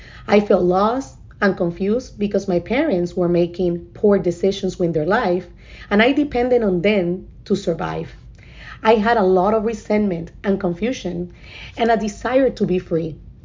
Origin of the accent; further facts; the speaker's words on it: San Juan, Puerto Rico; I grew up in San Juan, Puerto Rico, in a working class family in a very dysfunctional environment